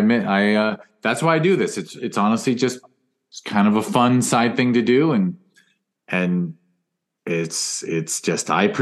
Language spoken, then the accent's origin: English; Studio City, California, United States; Of course, I grew up next door in Studio City, of all things.